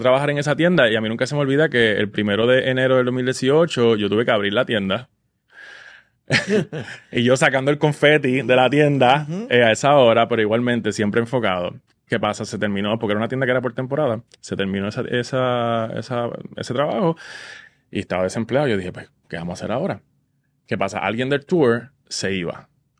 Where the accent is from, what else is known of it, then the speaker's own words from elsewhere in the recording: Vega Baja, Puerto Rico; yo soy de Vega Baja, yo vine de Vega Baja a San Juan